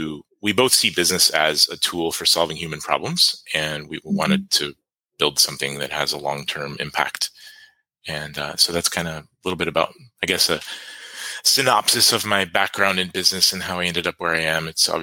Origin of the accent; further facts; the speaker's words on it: Atlanta, Georgia, United States; also born or lived in West Coast; From the U.S., I was born on the West Coast, but moved to the East Coast when I was a kid. So I kind of grew up in the Atlanta, Georgia area in the Southeast.